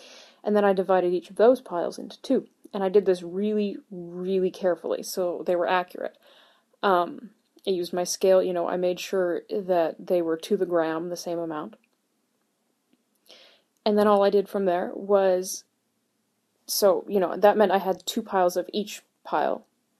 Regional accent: Canada; as a Canadian, it really hit me hard

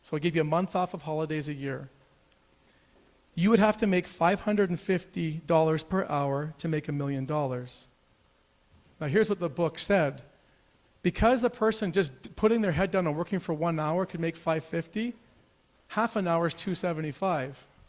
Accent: Northwest Territories, Canada; I was from the Northwest Territories

